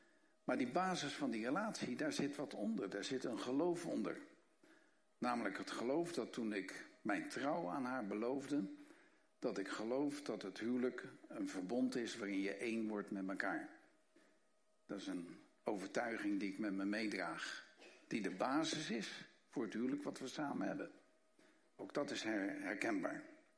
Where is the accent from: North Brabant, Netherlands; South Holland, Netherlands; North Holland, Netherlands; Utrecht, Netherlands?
South Holland, Netherlands; Rotterdam; Ik kom uit Rotterdam